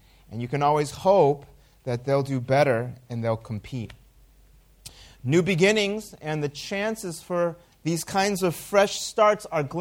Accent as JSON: {"language": "English", "town": "Chicago", "region": "Illinois", "country": "United States", "tie": "born or raised there", "said": "I love all sports that are from the city of Chicago, which is my hometown."}